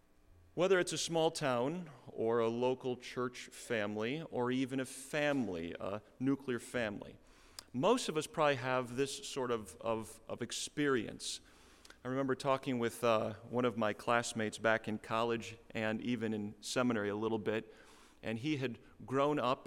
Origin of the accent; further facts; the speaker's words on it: Carroll, Iowa, United States; a couple of years removed from being in my hometown in Carroll. Carroll was a town about the size of 10,000 people.